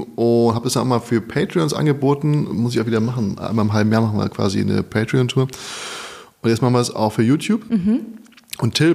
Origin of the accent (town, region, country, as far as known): Frankfurt, Hesse, Germany; now in Berlin, Germany